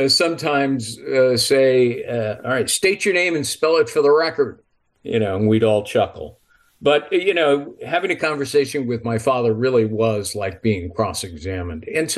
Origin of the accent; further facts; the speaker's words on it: Los Angeles, California, United States; Well, I grew up in Los Angeles.